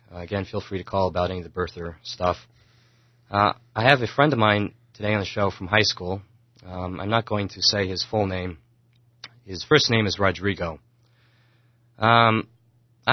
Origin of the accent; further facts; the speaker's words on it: Arizona, United States; born there; You know, I was born in Arizona. I can remember that in grade school, we're all taught that there's 5 C's.